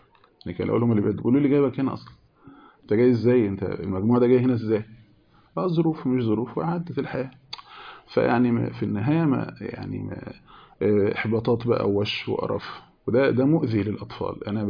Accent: Beni Suef, Beni Suef Governorate, Egypt; عندنا في بني سويف

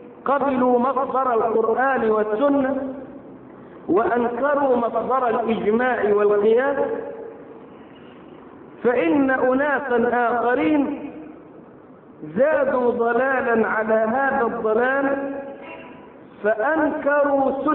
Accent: Egypt; تنشر في بلدنا مصر

